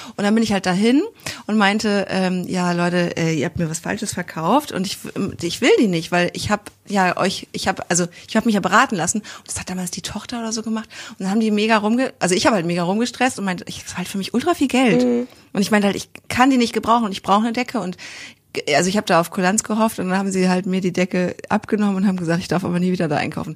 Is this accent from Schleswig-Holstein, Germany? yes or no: yes; Kiel, Schleswig-Holstein, Germany; Ich komme ja auch aus Kiel, so wie Mira.